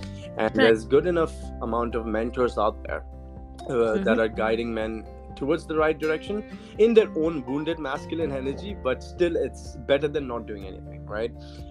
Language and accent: English; India; the politics that come with being an Indian man living in a multicultural environment, which is predominantly surrounded by the Western culture.